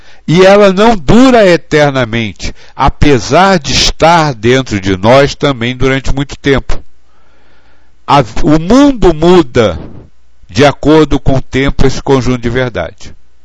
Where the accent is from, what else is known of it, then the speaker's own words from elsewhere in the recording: Rio de Janeiro, Brazil; now in Rio das Pedras, Brazil; eu sou carioca, mas hoje estou morando numa cidade chamada Rio das Pedras, que fica a 8 quilômetros de Piracicaba, no interior de São Paulo, é região de Campinas.